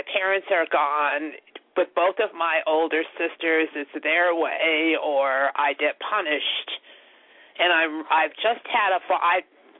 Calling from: Illinois, United States; I'm calling from Illinois.

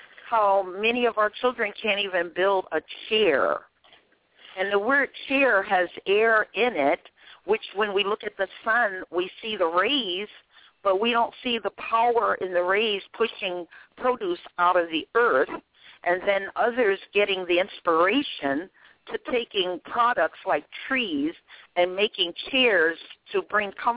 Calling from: White Oak, Maryland, United States; I'm calling from White Oak, Maryland.

